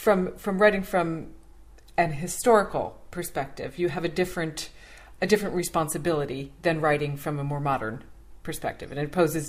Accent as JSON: {"language": "English", "country": "United States", "said": "But, you know, I'm not Scottish, so I guess it's not for, certainly not for me as an American to say."}